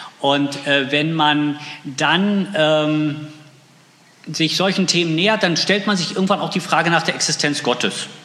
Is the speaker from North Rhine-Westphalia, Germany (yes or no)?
no; Pritzwalk, Brandenburg, Germany; ich bin im Brandenburgischen aufgewachsen, genauer gesagt in Pritzwalk. Das werden die wenigsten kennen wahrscheinlich. Das liegt so in der Mitte zwischen Hamburg und Berlin. Da sagt man immer, da ist doch nichts. Und dann sage ich immer, ja, genau da. Da bin ich aufgewachsen.